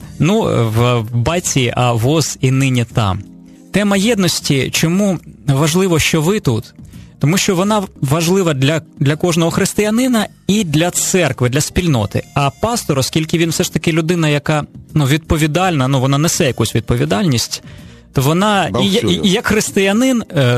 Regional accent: Kyiv, Ukraine; або на Київ, от ми, кияни.

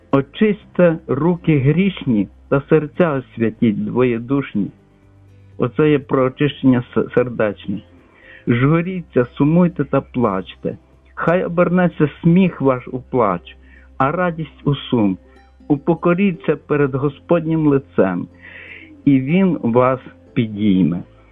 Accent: Lviv, Lviv Oblast, Ukraine; я зі Львова.

